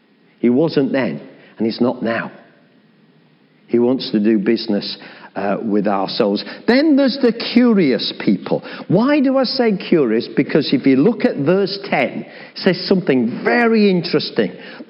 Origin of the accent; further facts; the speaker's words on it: England, United Kingdom; And what do we say as English people?